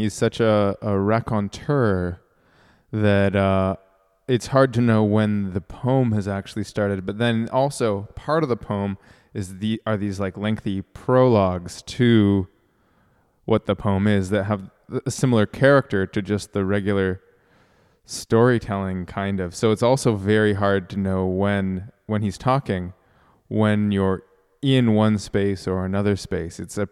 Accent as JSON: {"language": "English", "town": "Toronto", "region": "Ontario", "country": "Canada", "tie": "born or raised there", "said": "growing up in Toronto, I guess, I fended for myself a lot because you just, you know, you walk around after school and you just do what you want to do."}